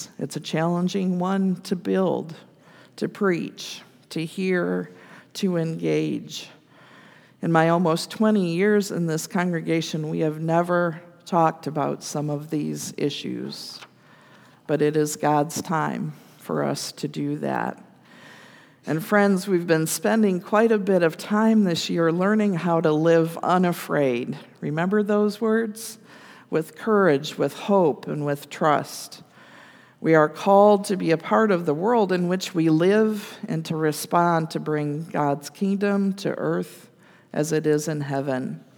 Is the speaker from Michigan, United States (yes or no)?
yes; Battle Creek, Michigan, United States; born there; I was born on August 15th, 1959, in Battle Creek, Michigan, to … A white, middle-class family in a mid-sized town in a time of American prosperity.